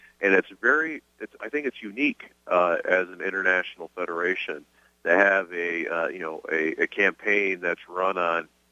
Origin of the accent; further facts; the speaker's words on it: Michigan, United States; So I grew up in Southwest Michigan. In a rural community.